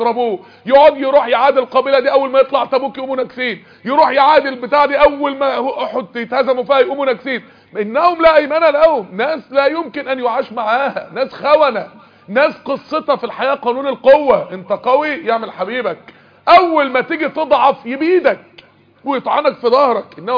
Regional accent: Egypt; عشان كده عندنا في مصر للأسف يقول لك من اشهر الامراض اللي بتيجي بسبب الرجيم هو ايه؟

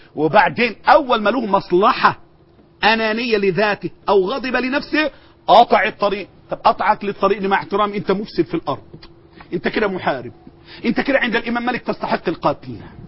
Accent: Egypt; تعرف البلد دي عندنا في مصر بقت خسرانه قد ايه من يوم 25 ليومك دي؟

